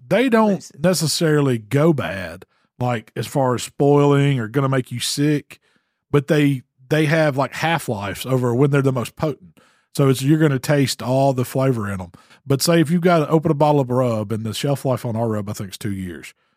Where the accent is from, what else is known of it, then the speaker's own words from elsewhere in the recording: the South, United States; I'm from the South.